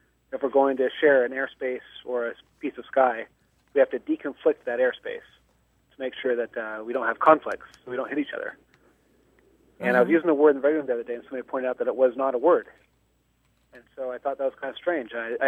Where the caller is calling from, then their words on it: China Lake, California, United States; I'm calling from China Lake, California right now.